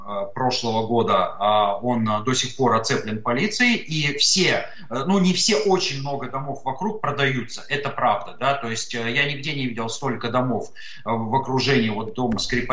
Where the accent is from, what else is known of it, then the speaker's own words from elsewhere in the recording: Russia; И он меня, естественно, понял, что у меня там акцент, и спрашивает, откуда ты? Я говорю, русский.